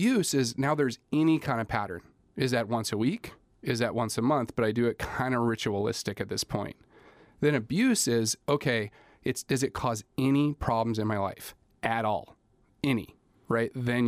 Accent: Girdwood, Alaska, United States; And frankly, I grew up in Girdwood.

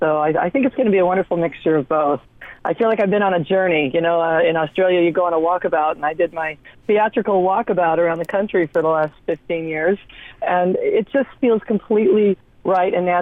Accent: Anchorage, Alaska, United States; although I'm born and raised in the Anchorage theater community, I'm still coming into a new community here in some ways.

